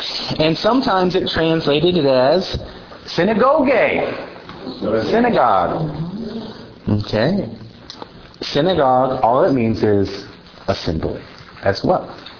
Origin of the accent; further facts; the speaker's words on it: Atlanta, Georgia, United States; I'm from Atlanta, Georgia.